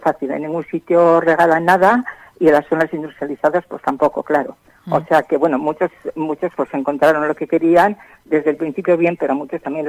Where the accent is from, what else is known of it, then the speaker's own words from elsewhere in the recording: Plentzia, Basque Country, Spain; born there; now in Bilbao, Spain; nací en Plencia y vivo en Bilbao. Nací en el año 1946, o sea que tengo unos cuantos años